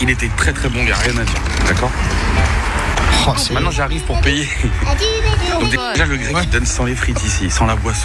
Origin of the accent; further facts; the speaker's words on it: Île-de-France, France; now in Switzerland; moi je suis un Parisien, je viens de banlieue parisienne de base.